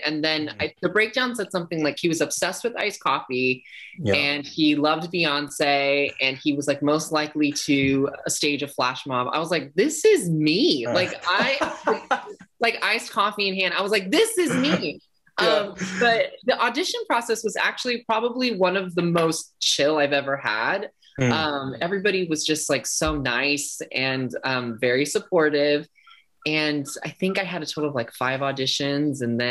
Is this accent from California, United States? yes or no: yes; Selma, California, United States; Okay, so I was born and raised in Selma, California, which is in the dead center of California.